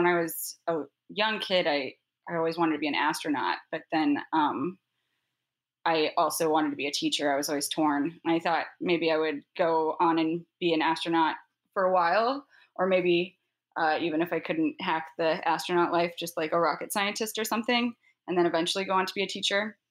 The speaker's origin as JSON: {"language": "English", "town": "Kansas City", "country": "United States", "tie": "born or raised there", "said": "I grew up right here in the Kansas City area."}